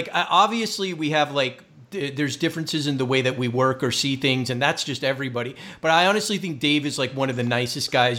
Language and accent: English; East Coast, United States; It's like the East Coast in me or whatever, you know, I'm originally from the East Coast.